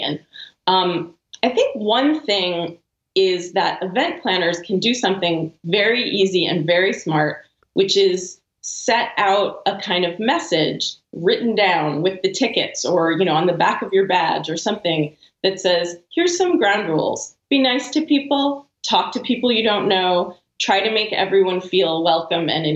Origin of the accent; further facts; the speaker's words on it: United States; And, you know, I'm American, so I just stick out my hand